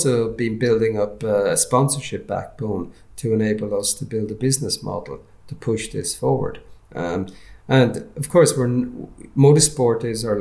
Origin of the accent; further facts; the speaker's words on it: Ireland; my home country, Ireland